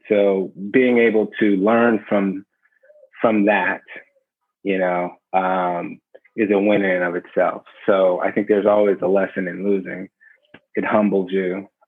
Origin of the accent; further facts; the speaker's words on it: South Carolina, United States; You know, I grew up in the Deep South in South Carolina. I was privileged enough to go to a private school where I was one of very few African Americans.